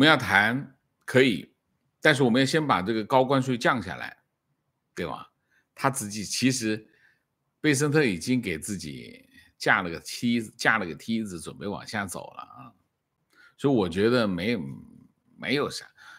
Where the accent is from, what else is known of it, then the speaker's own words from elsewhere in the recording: Malaysia; 我是马来西亚华人，